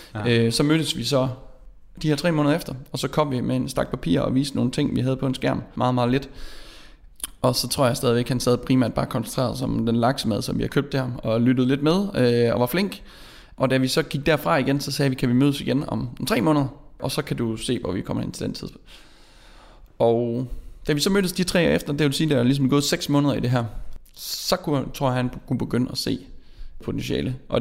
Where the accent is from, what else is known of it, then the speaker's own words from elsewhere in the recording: Vadum, North Denmark Region, Denmark; Kasper, han er en bunderøv ligesom mig selv. Han er fra Brovst, jeg er fra Vadum.